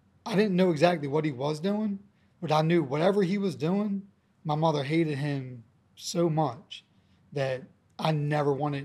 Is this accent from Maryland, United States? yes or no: yes; Baltimore, Maryland, United States; But I mean, growing up in Baltimore, there was crime, you know, like had guns pulled on me, been shot at when I was younger.